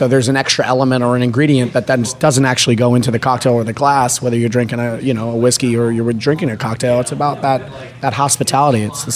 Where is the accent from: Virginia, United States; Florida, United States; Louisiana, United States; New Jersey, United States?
New Jersey, United States; Yeah, I'm originally from Jersey.